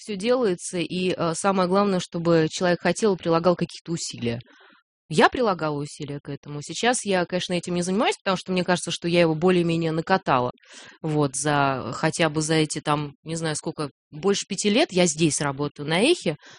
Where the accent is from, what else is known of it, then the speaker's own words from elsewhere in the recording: Novosibirsk, Novosibirsk Oblast, Russia; когда я приехала, я сама из Новосибирска, у меня был говор. Мне казалось, что у меня говор был.